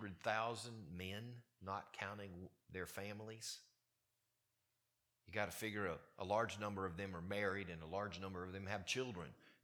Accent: Mississippi, United States; I grew up in Mississippi, and you guys don't have them here the same way we have them at home

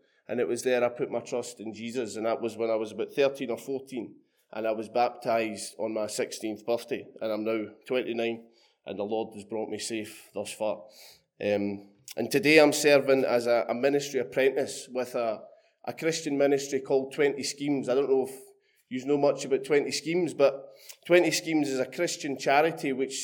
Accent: Scotland, United Kingdom; I'm obviously from Scotland. I grew up in a very nominal, sort of cultural Christian home. It's very typical for the Church of Scotland, which I grew up in, the National Church.

